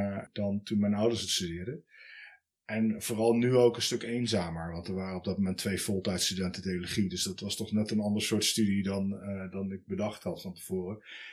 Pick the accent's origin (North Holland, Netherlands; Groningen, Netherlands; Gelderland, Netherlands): Gelderland, Netherlands; Beuningen; Ik ben geboren in Beuningen, hier niet zo heel ver vandaan. Eigenlijk het volgende dorp. Daar opgegroeid als oudste in een gezin van drie.